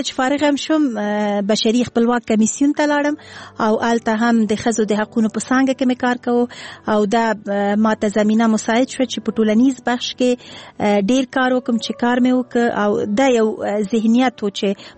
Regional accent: Afghanistan; مونږ هم افغانان یو

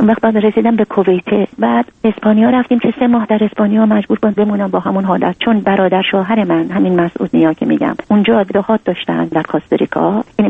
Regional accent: Iran; moved away as an adult; من 7 8 تا زندگی در ایران عوض کردم تا تونستم. دیگه دیدن هیچ چاره‌ای ندارم که اون مملکتم و زادگاهم و خاطرات زندگی و کودکی و نوجوانیم و گذاشتم اومدم.

